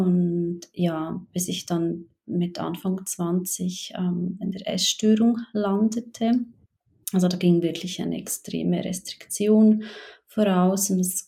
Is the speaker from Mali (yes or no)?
no; Switzerland; moved away as an adult; now in Chile; Ich lebe gemeinsam mit Kind und Mann in Chile. Man hört es aber schon raus, also ich bin Schweizerin und habe vor jetzt knapp 2 Jahren, ja, habe ich den Schritt gewagt und bin ausgewandert nach Chile